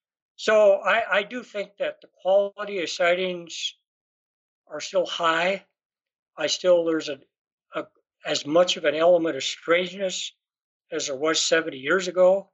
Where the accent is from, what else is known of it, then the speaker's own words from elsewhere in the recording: Montana, United States; And in my home state of Montana, there were 17 reports that night.